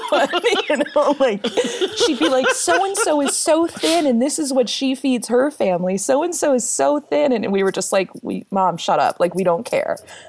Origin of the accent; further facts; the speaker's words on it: Midwest, United States; I grew up in the Midwest, so like macaroni and tuna is one thing we would eat